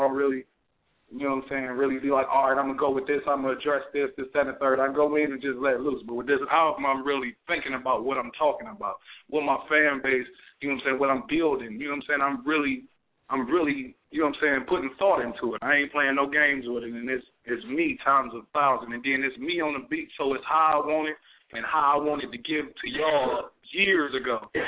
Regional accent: Cleveland, Ohio, United States; Man, growing up in Cleveland, man, it's something else, man. I can say that. The only reason I say that is because, like, Cleveland ain't like no other city.

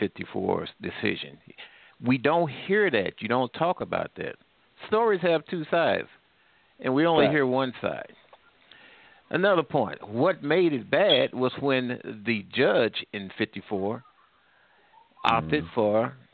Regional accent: St. Louis, Missouri, United States; I'm here from St. Louis area.

